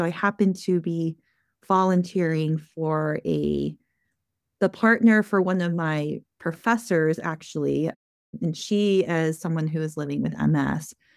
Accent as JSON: {"language": "English", "region": "Texas", "country": "United States", "tie": "born or raised there", "also_born_or_lived": "Baltimore / Boston", "moved": "as an adult", "lives_now": "Atlanta, United States", "said": "So born and raised in Texas, and then moved up to schooling in Baltimore, did all my training in Boston, and then came down here."}